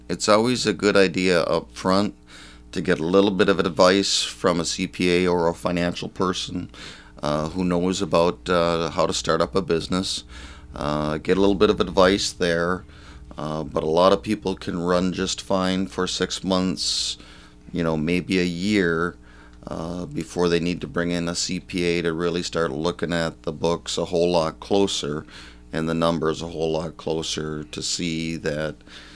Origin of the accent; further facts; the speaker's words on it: Baraga, Michigan, United States; Yes. I was born and raised in Berrega. My father, you may know him, he was … for Berrega for 30 years.